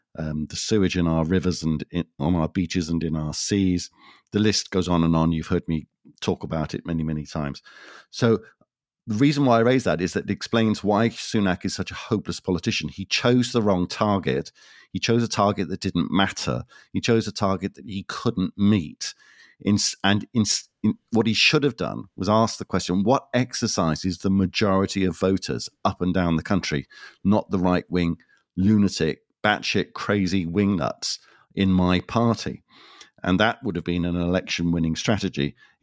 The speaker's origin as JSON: {"language": "English", "town": "Cardiff", "region": "Wales", "country": "United Kingdom", "tie": "born or raised there", "said": "I grew up in Jim Callaghan's constituency in Cardiff."}